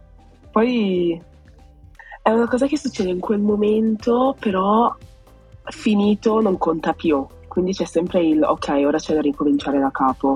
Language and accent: Italian; Veneto, Italy; moved away; io me ne sono andata dal Veneto odiando i veneti